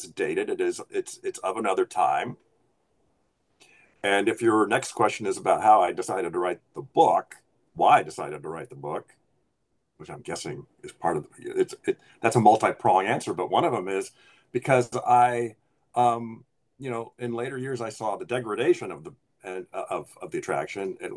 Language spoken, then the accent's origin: English; Palos Verdes, California, United States; I was a Disney kid, so I grew up in Palos Verdes, where the fog came in every morning.